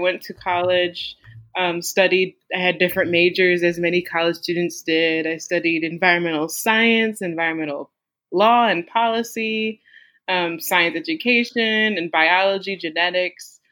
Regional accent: Buffalo, New York, United States; I am from Buffalo, New York, which is all the way at the top of the U.S. near Canada.

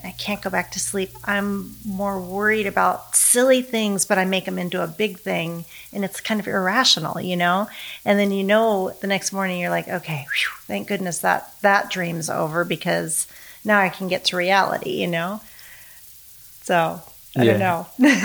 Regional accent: Coeur d'Alene, Idaho, United States; also born or lived in Colorado; I was born in Colorado and then we moved to Northern Idaho. I lived in Coeur d'Alene, Idaho for graduated from high school.

